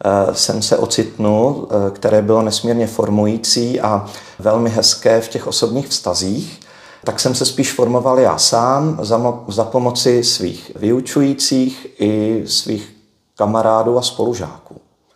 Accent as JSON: {"language": "Czech", "region": "Moravia", "country": "Czechia", "said": "Opravdu pocházím z Moravy"}